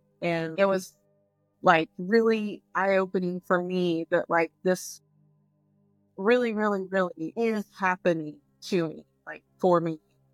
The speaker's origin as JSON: {"language": "English", "region": "Arkansas", "country": "United States", "tie": "born or raised there", "said": "I grew up in North Arkansas."}